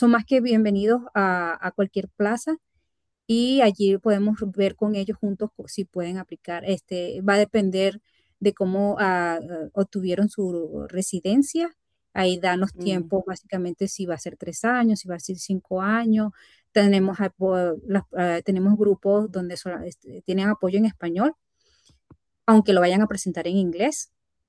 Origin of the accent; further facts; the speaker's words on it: Venezuela; moved away; cuando yo llegué, yo vengo de Venezuela